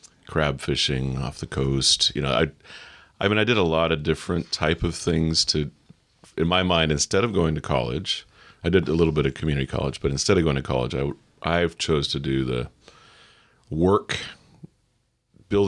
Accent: La Push, Washington, United States; Pretty much. I actually was born at Swedish Hospital in Seattle, but we lived in La Push.

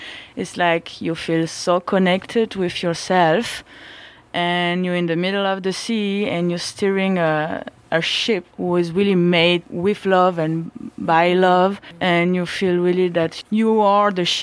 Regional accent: France; English is a second language; I'm from France, and I'm an actor and singer

